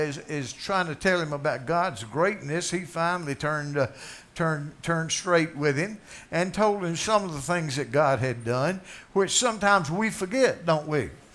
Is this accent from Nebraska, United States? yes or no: no; Anderson, South Carolina, United States; accent: Southern drawl; my relatives are from Canada. And I'm from Anderson, South Carolina, with my drawl